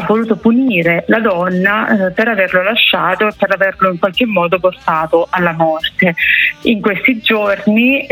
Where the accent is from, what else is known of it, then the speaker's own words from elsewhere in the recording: Cinquefrondi, Calabria, Italy; lei viveva a Laureana di Borrello e io sono di Cinquetroni, quindi parliamo di 10 chilometri di distanza